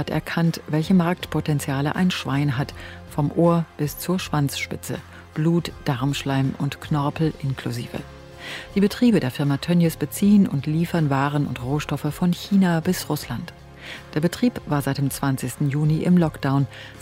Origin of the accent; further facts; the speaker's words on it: Rheda-Wiedenbrück, North Rhine-Westphalia, Germany; Ich bin unterwegs in Reda, einer der Ortsteile von Reda Wiedenbrück. Das ist mein Heimatort, aber seit 35 Jahren komme ich nur sporadisch hierher.